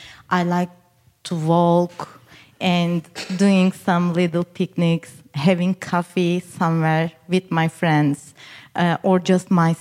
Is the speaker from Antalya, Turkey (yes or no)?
no; Istanbul, Turkey; English is a second language; now in Perugia, Italy; I come from Istanbul and we have a 24 hours of the nightlife, never-ending nightlife there.